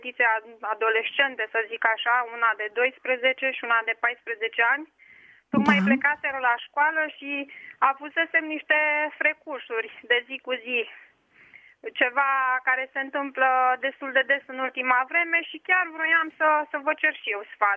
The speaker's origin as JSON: {"language": "Romanian", "region": "Bucharest", "country": "Romania", "said": "și sunt din București."}